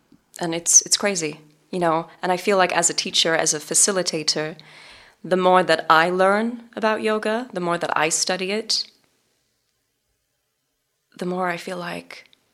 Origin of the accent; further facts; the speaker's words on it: England, United Kingdom; moved away as an adult; now in Los Angeles, United States; And this was in Los Angeles when I moved from England to LA.